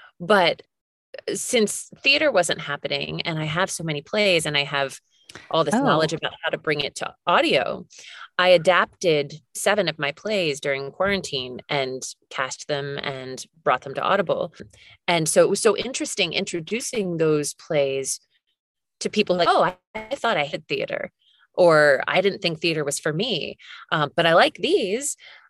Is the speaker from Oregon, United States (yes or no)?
no; Philadelphia, Pennsylvania, United States; No, I grew up outside of Philadelphia.